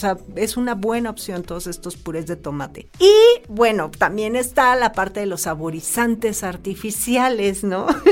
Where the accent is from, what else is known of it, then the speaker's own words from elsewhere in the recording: Mexico City, Mexico; Entonces, yo soy chilango, ¿no?